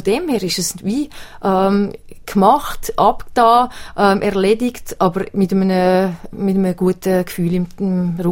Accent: Switzerland; wenn wir als Schweizer mal denken, was sind unsere Grundsportarten?

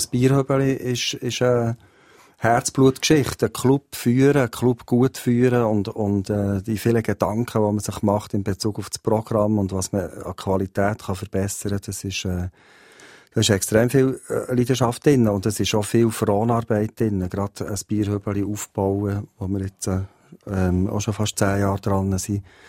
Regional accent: Waldau, Bern, Switzerland; Ich bin auch in Waldau aufgewachsen

